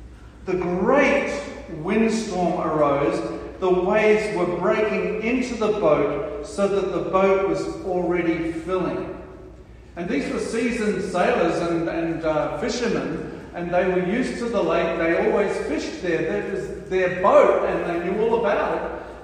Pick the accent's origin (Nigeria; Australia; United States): Australia; also born or lived in New Zealand; I'm Australian, but I went to New Zealand, met Margaret, married her, came back here 26 years later.